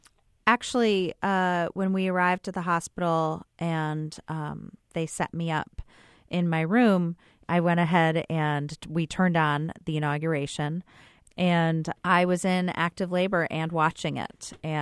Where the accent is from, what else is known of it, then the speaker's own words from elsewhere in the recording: Chicago, Illinois, United States; I'm from Chicago, Illinois.